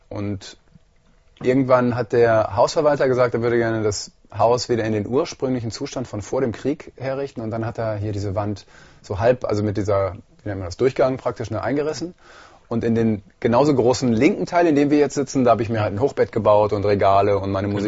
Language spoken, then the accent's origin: German; North Rhine-Westphalia, Germany; Ich bin ja aus Ostwestfalen, da gab es das nicht.